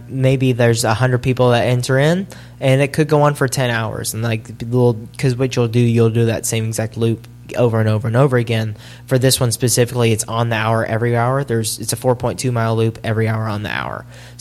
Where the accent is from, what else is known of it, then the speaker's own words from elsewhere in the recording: Ohio, United States; I'm from Ohio, so like a lot of like light valleys, back roads, more flat.